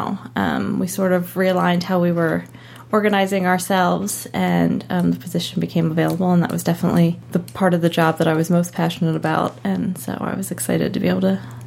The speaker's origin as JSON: {"language": "English", "town": "Baltimore", "region": "Maryland", "country": "United States", "tie": "born or raised there", "said": "I am. I'm from Baltimore originally."}